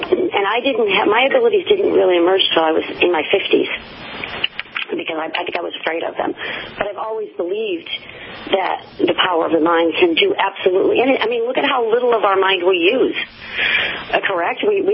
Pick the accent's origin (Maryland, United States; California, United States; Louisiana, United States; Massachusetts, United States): Massachusetts, United States; Boston; I'm from Boston. Boston.